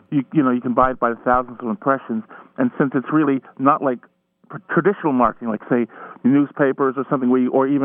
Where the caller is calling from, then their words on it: New Rochelle, New York, United States; and I'm from New Rochelle, actually.